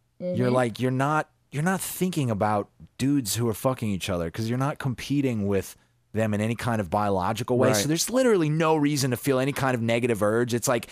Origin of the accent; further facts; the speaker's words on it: New Orleans, Louisiana, United States; Up loving gays because I was from New Orleans.